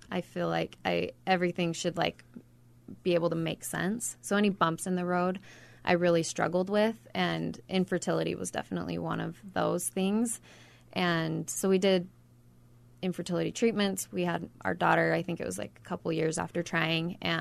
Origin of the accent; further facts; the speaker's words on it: Ogden, Utah, United States; also born or lived in Mountain Green; I'm from Mountain Green. I grew up in Ogden.